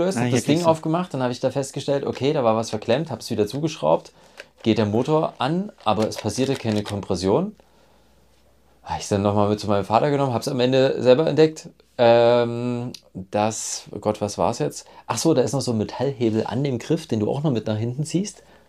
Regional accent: East Germany, Germany; ich bin ein Ossi.

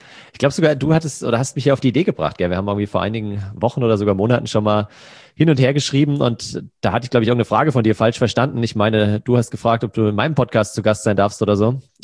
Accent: Hesse, Germany; in der Nähe von Frankfurt, wo ich herkomme

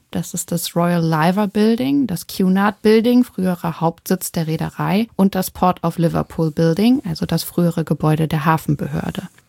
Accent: Hamburg, Germany; Also ich muss sagen, als Hamburgerin habe ich mich ganz zu Hause gefühlt.

